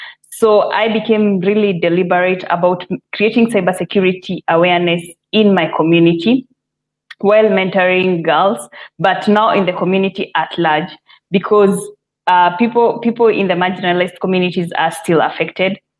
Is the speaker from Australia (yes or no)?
no; Kenya; I'm from Kenya. I'm a cybersecurity engineer with a background in software engineering